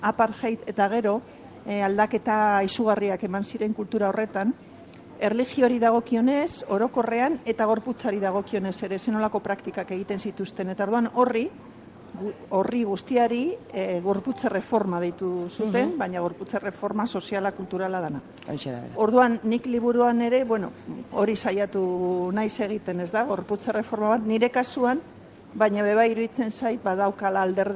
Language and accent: Basque; Basauri, Basque Country, Spain; born or raised there; also born or lived in Burgos